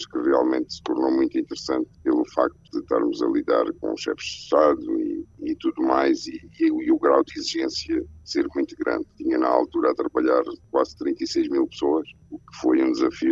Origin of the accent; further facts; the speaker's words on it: Moura, Beja, Portugal; moved away; Eu saí de Moura em 2002, portanto há 20 anos que deixei Moura.